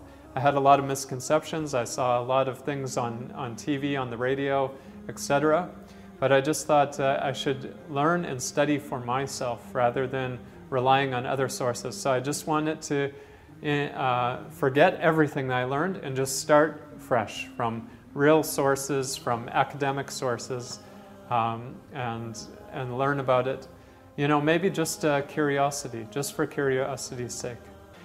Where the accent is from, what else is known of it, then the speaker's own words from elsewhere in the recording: Canada; I'm from Canada. I'm 33 years old. I have a degree in information technology. And alhamdulillah, I'm Muslim.